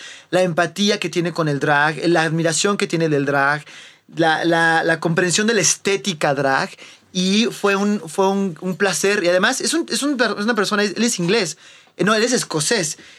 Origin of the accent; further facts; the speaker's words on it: Mexico; moved away; Yo soy una mexicana que vive fuera de México, pero porque eso, también México es un país de emigrantes, ¿no?